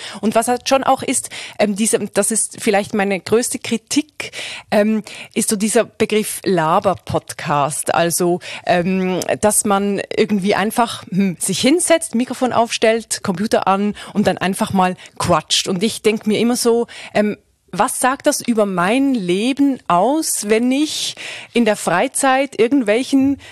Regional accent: Switzerland; ich komme aus der Schweiz.

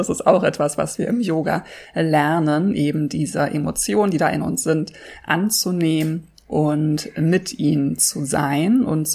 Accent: Berlin, Germany; in meiner Heimatstadt Berlin

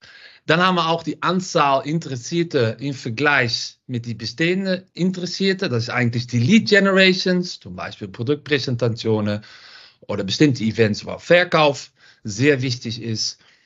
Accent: Netherlands; German is a second language; Ich komme aus Holland. … Ich bin von Venue Marketing, ein Bildungsplattform für Event Locations. Das mache ich seit 8 Jahren schon in Holland.

